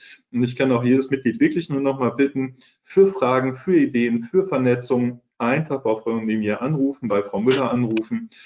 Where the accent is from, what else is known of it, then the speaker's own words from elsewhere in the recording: Schleswig-Holstein, Germany; so als Schleswig-Holsteiner im hohen Norden